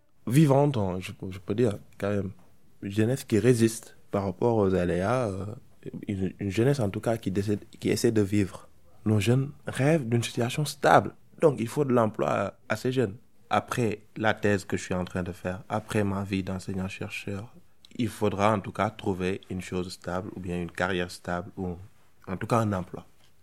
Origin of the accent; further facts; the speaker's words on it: Thiès, Senegal; moved away as an adult; also born or lived in Dakar; now in France; je suis originaire du Sénégal. Mon parcours a été un parcours simple. J'ai plutôt passé une partie de ma vie au Sénégal, particulièrement à Thiès.